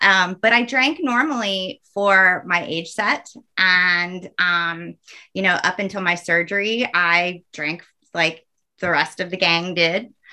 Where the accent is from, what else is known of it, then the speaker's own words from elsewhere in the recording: North Carolina, United States; now in Rhode Island, United States; I'm currently living in Rhode Island for a second. I will be moving to North Carolina, my home state, go Heels, in July.